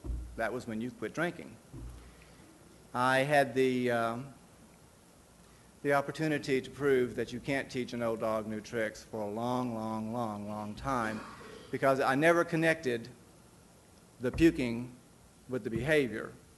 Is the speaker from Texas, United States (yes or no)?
yes; Texas, United States; I grew up in Texas, in a small community, mostly ranching.